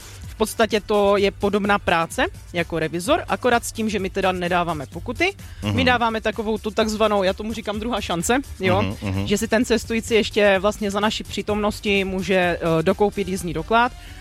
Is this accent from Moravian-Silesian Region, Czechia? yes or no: yes; Ostrava, Moravian-Silesian Region, Czechia; pocházím vlastně z Ostravy